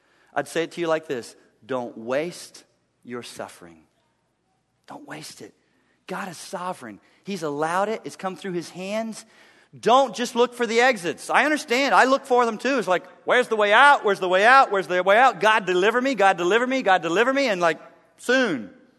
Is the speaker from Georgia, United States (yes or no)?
no; Chattanooga, Tennessee, United States; I was a little boy. I grew up in East Tennessee in Chattanooga. And I have a twin brother.